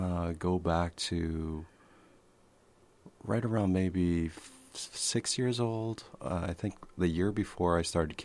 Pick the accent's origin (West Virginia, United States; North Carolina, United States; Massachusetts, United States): Massachusetts, United States; Boston; Especially growing up in Boston, there would be many days when it would be so cold outside or rainy